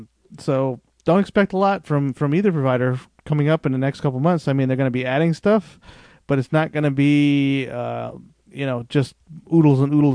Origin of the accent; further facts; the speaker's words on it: Hartford, Connecticut, United States; And finally, my hometown, Hartford, Connecticut, at number 21.